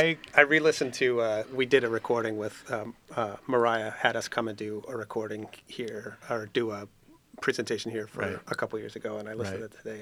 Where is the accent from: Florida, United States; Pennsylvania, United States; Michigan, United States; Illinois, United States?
Michigan, United States; Ann Arbor; I grew up in Ann Arbor, and then my family moved outside of Ann Arbor when I was, in grade school.